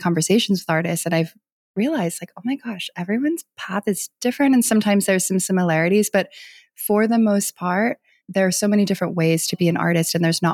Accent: New York, United States; also born or lived in California; I came from New York and lived out in California for 5 years, which also was like a total shock to my system. It was just the way of life was so different. And ultimately I realized I'm a New Yorker through and through

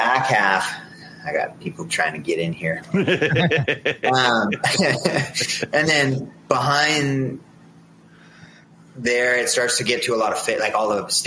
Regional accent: Calgary, Alberta, Canada; now in Red Deer, Canada; I was from Calgary, which is one of the main cities out here

